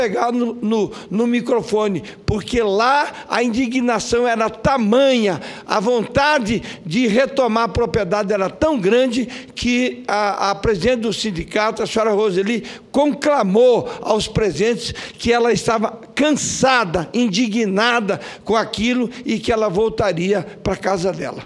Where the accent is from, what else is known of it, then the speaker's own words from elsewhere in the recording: Bela Vista, Mato Grosso do Sul, Brazil; fica entre Antônio João e a minha cidade natal, que é Bela Vista